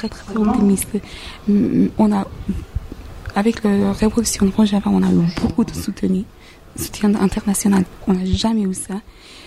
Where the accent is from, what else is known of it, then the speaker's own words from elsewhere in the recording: North Kurdistan, Turkey; Mais moi, personnellement, je viens de Kurdistan du Nord